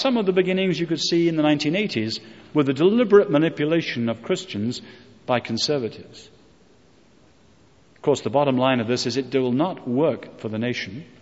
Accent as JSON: {"language": "English", "region": "England", "country": "United Kingdom", "lives_now": "United States", "said": "I speak to you as an Englishman. I'm married to an American."}